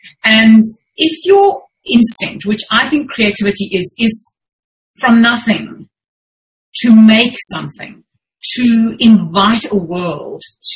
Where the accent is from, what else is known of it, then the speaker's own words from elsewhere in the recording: South Africa; moved away as an adult; now in Australia; really only fell back into my writing when I immigrated from South Africa to Australia, and I didn't want to requalify and become a lawyer.